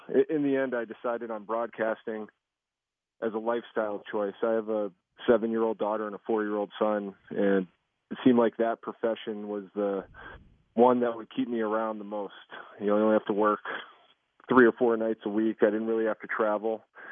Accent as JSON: {"language": "English", "region": "New Hampshire", "country": "United States", "tie": "born or raised there", "said": "I was up in my home state of New Hampshire mostly working out all fall"}